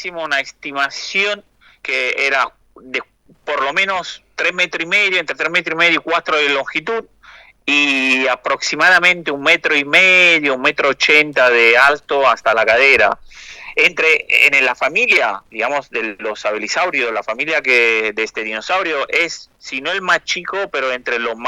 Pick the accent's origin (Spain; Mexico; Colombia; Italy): Italy; Spanish is a second language; moved away as an adult; now in Argentina; yo llegué acá en el 2015 para hacer la tesis doctoral, yo soy italiano, no soy argentino